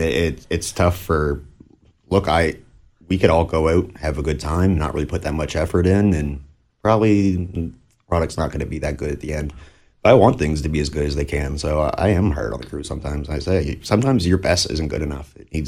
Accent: Pleasant Bay, Nova Scotia, Canada; I grew up in Pleasant Bay, which is a bit of a mountain away, but in relative terms to rural Cape Breton or neighboring towns.

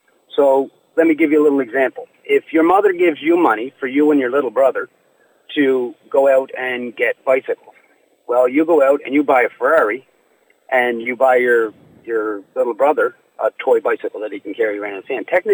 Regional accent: Ingonish, Nova Scotia, Canada; I am from Inganish originally. I have six children, ranges from the age of 1 to 20.

